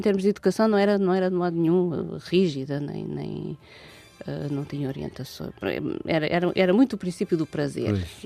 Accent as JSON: {"language": "Portuguese", "town": "Mafra", "region": "Lisbon", "country": "Portugal", "tie": "born or raised there", "said": "que a minha infância se passou em Mafra"}